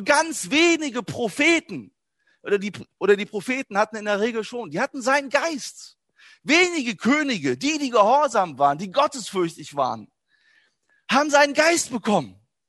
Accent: Wuppertal, North Rhine-Westphalia, Germany; Ich komme aus Wuppertal-Elberfeld. Ich bin ein richtig Elberfelder Bruder.

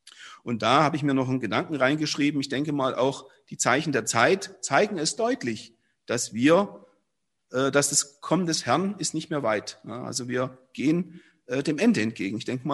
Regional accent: Southern Germany, Germany; ich komme ja aus dem Süden Deutschlands und habe da eigentlich nie irgendwo Schwierigkeiten gehabt mit dem Glauben

